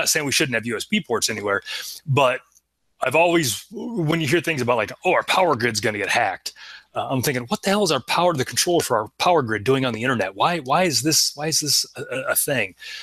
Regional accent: Iowa, United States; So growing up in Iowa

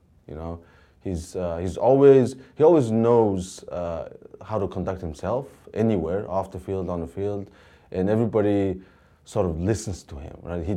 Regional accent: Mongolia; moved away as an adult; now in United States; That's when I came to US to study. I'm originally from Mongolia. And when I came in 94

